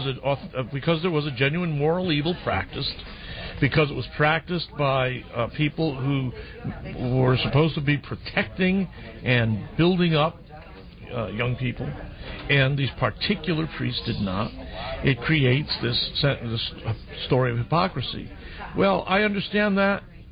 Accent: Connecticut, United States; I'm from Connecticut. I live near Milford.

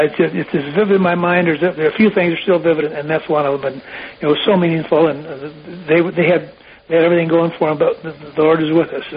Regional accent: South Dakota, United States; I was from South Dakota. It turns out I got home just before the election

